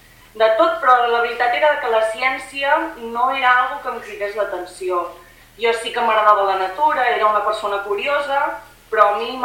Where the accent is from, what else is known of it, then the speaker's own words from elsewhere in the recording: Manresa, Catalonia, Spain; born there; vaig néixer a Manresa, de fet encara he vist. Tinc 28 anys